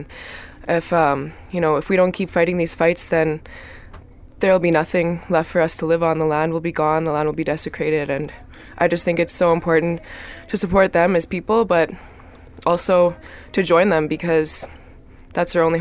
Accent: Winnipeg, Manitoba, Canada; I am a 20-year-old youth from the North End.

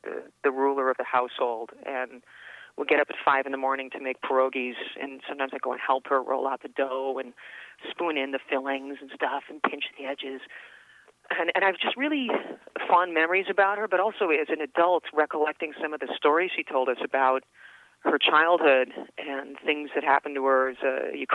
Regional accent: Calgary, Alberta, Canada; also born or lived in Edmonton / Cranbrook; I was born in Edmonton, but I never really lived there. My twin sister and I were 3 months old when my parents moved. I think we moved to Calgary. Cranbrook, B.C., and then Calgary after that. And as children, we moved every 2 years

